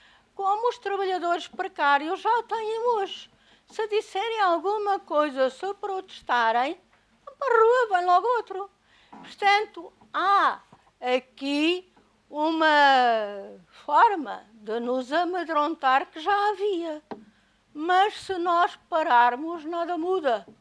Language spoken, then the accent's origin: Portuguese; Alentejo, Portugal; e as pessoas, no meu Alentejo, por exemplo, de onde eu sou